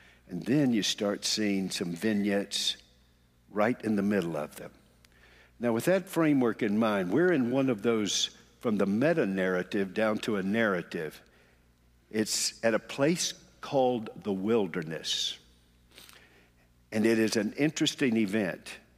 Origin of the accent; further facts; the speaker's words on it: Charlotte, North Carolina, United States; because Mordecai Ham came to Charlotte, my hometown, in the 1930s for an evangelistic crusade